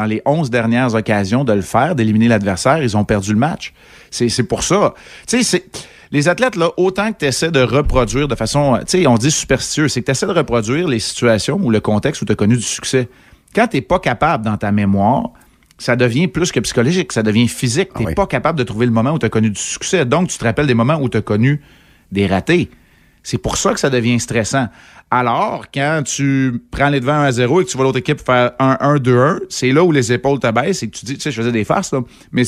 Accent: Quebec, Canada; Juste ici, chez nous, au Québec

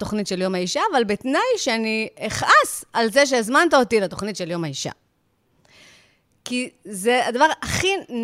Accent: Yavne, Central District, Israel; אני מיבנה נשמה

